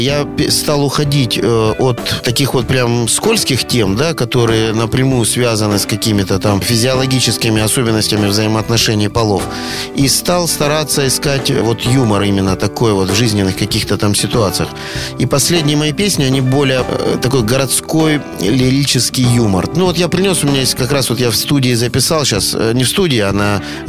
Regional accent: Rostov-on-Don, Rostov Oblast, Russia; Пока что я дважды отец, ростовчанин и риэлтор.

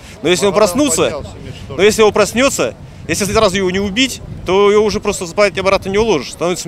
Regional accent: Magadan, Magadan Oblast, Russia; Батя говорит, что Магадан поднялся. Это мой родной край, я там 25 лет прожил.

